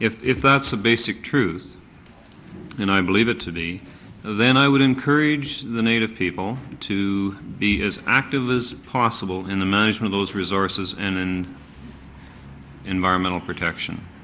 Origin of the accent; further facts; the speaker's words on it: Canada; Being a Canadian administrator in the natural resource field